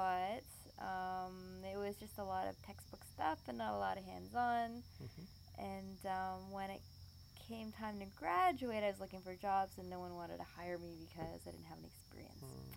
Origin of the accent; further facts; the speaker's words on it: Ontario, Canada; I'm originally from Ontario. I grew up there for most of my life